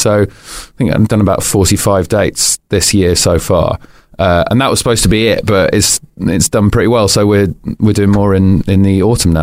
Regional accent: Wimbledon, London, United Kingdom; I grew up in Wimbledon.

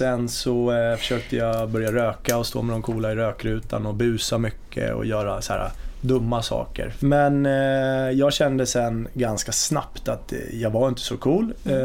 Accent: Nynäshamn, Stockholm County, Sweden; Jag är uppvuxen i Nynäshamn och har bott nere i Nynäshamn tills att jag började skulle göra lumpen faktiskt.

